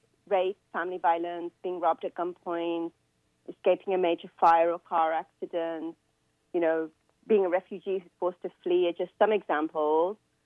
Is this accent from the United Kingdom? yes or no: yes; England, United Kingdom; moved away as an adult; now in United States; because I was born and raised in England and I did my medical school training there.